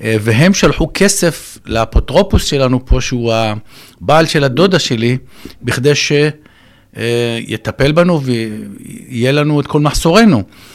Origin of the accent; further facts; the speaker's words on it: Jerusalem, Jerusalem District, Israel; אז גדלתי בירושלים, בשכונת נחלאות, עם ההורים שלי, ועם הסבתא באותה דירה